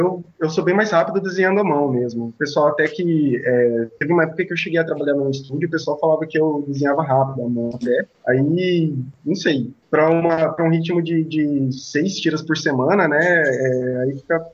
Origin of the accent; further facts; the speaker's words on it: Cuiabá, Mato Grosso, Brazil; Eu sou de Cuiabá, Mato Grosso.